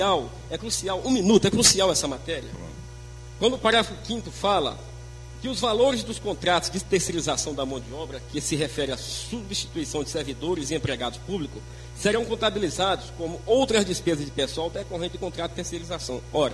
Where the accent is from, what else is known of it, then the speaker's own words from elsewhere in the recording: Guadalupe, Piauí, Brazil; por desamor à minha terra, que, aliás, eu gosto muito de Guadalupe e aqui estou para defender cada cidadão.